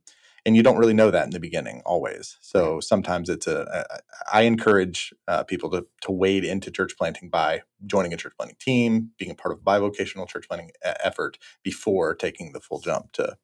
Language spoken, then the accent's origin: English; Florida, United States; I grew up in North Florida, and so I was headed to the World Golf Village area, you know, there around St. Augustine to go plant a church there, because that was the community that was growing and popping right there in North Florida. And that was my home